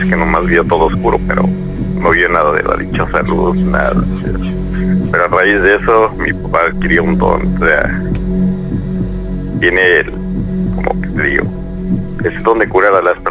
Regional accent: Tlaxcala, Mexico; Yo soy del estado de Tlaxcala.

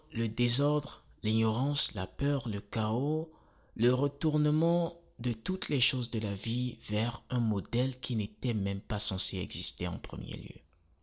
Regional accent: Benin; born there; Je suis né au Bénin, pays dont j'endosse fièrement la nationalité, en ajout à la nationalité américaine que j'ai obtenue il y a quelques années. J'entre à peine dans ma trentaine, je suis mari et père.

